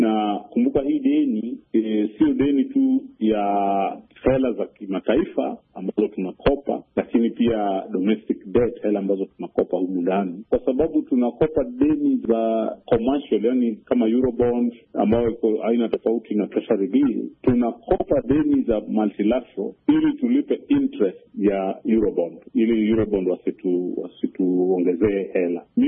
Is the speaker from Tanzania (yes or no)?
no; Kenya; Mimi kama Mkenya wa kawaida sioni afueni